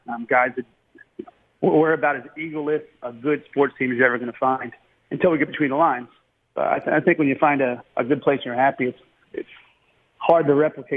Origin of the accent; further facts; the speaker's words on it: Baltimore, Maryland, United States; You know, growing up in Baltimore, it's the Orioles, Maryland basketball, and wrestling, probably in that order.